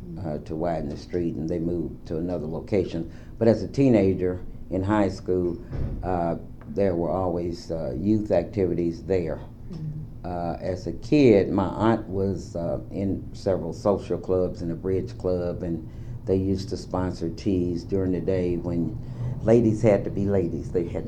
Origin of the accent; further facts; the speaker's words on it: Indianapolis, Indiana, United States; During the 50s and 60s, Indianapolis was very much segregated. I attended all black grade school, IPS number 56, located on the east side of Center Township at 23rd and Columbia Avenue.